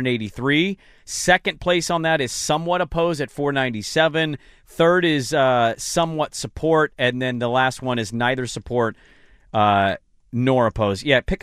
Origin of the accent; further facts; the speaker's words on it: Portland, Oregon, United States; As somebody that's a big part of the community, and I grew up in Portland